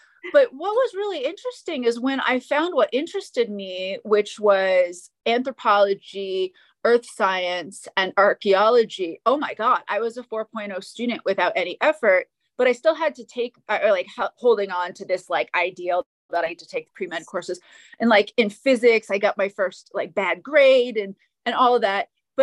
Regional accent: Maine, United States; So, but to go back, I grew up in Maine, so Northeastern United States, and in the snow, which was really interesting because my mom's from Vietnam.

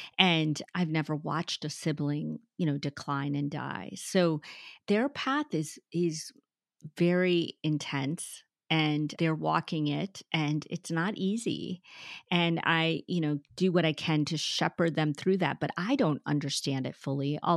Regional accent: United States; I'm Sikh American, so we wore turbans. The boys in my family wear turbans. I have long hair, and we were ostracized and harassed and teased our whole life, and even death threats, everything.

